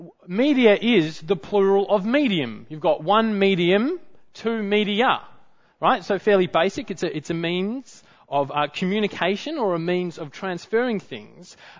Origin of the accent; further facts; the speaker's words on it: Perth, Western Australia, Australia; growing up in Perth, in my later primary school years